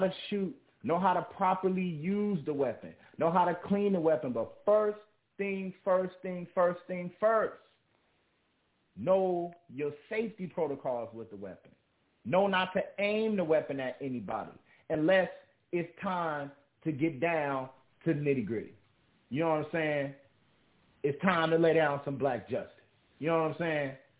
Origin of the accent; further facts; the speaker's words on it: Long Beach, California, United States; I remember growing up in Long Beach in Los Angeles County. I remember being in earthquakes.